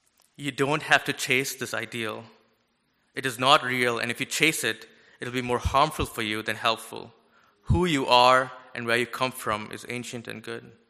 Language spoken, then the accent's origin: English; Chennai, Tamil Nadu, India; now in United States; I grew up in South India, born and raised in one of the biggest cities in the world, in Chennai, Tamil Nadu. It is dirty, dusty, messy, and far more organic than the fake America we live in.